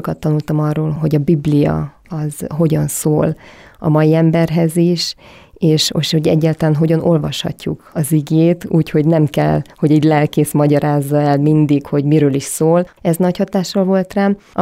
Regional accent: Brazil; én Brazíliában nőttem fel, sokáig ott éltem

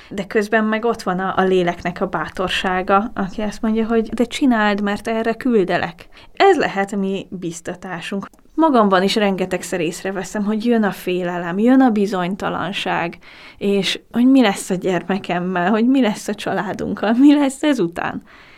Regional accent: Nógrád, Hungary; Én pedig egy kis nógrádi faluból Eltőkötre származó lány vagyok, aki rengeteg felé járt, és rengeteg mindent látott

